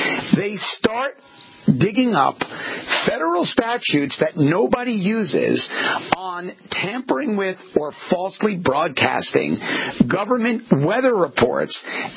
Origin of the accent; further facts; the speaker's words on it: New York, United States; now in South Florida, United States; Well, I come from New York. Well, I'm from New York, Wayne, like you, but I'm down in South Florida these days